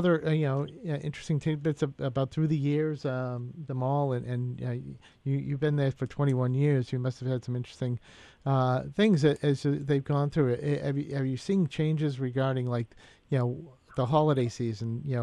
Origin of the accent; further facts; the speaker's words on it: Taunton, Massachusetts, United States; You know, as I say, we grew up in Taunton. We had the Taunton Mall, the Galleria afterwards.